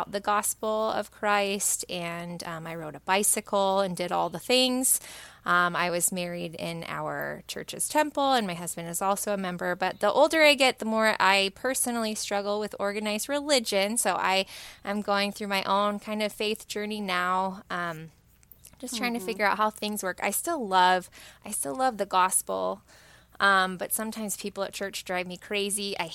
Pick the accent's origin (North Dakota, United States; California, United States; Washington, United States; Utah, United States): Utah, United States; I grew up in Utah, so there's a church on every corner.